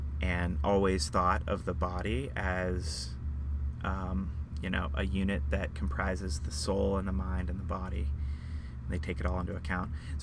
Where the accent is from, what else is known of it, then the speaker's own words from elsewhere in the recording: Utah, United States; I'm a fourth-year med student at Rocky Vista. I grew up in Utah, went to high school there, and then I went to Weber State University in Utah